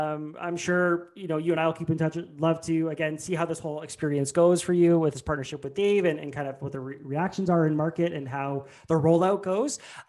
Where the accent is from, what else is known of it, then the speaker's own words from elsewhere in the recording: Canada; speaking as a Canadian